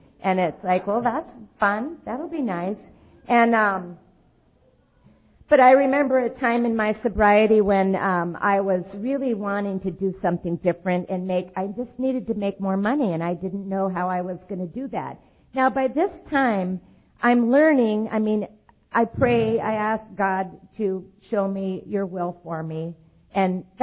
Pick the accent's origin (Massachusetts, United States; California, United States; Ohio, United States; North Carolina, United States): California, United States; I was born in California, and up to that point, I'd never been out of California.